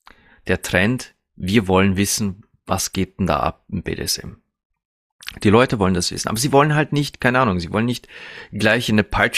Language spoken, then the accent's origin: German; Austria; bei uns in Österreich gibt es eine Reinigungsmittelmarke, die nennt sich Provin.